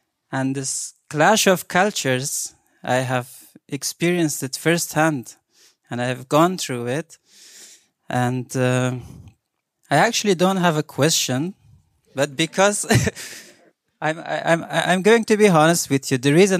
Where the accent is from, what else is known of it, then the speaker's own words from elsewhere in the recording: Afghanistan; English is a second language; now in Vienna, Austria; I arrived in Vienna exactly 11 years ago. I'm a refugee from Afghanistan, and I'm an Austrian citizen now, Austro-Afghan.